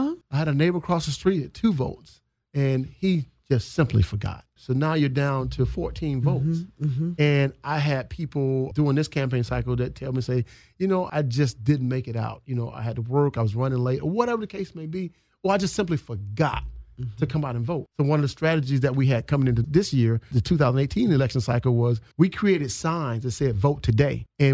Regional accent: Atlanta, Georgia, United States; now in Orlando, United States; I'm from Atlanta, Georgia.

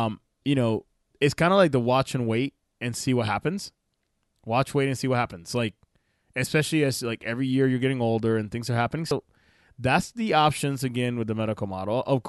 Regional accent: Puerto Rico; I am originally from Puerto Rico. I'm Puerto Rican and Dominican. I grew up in the islands, you know, sunny like every day of the week

